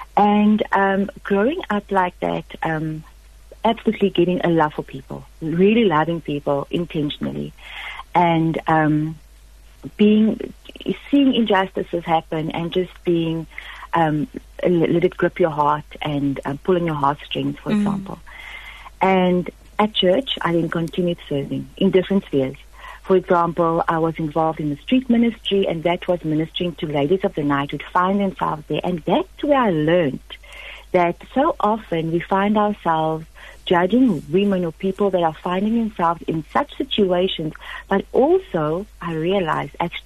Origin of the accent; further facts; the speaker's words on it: East London, Eastern Cape, South Africa; now in Bloemfontein, South Africa; And I was now at the age of 23 years old. And I moved back to the Free State from the Eastern Cape. I'm from East London.